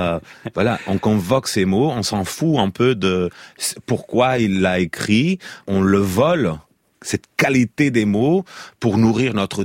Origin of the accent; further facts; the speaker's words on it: Portugal; French is a second language; je dois répondre pas juste parce que je suis portugais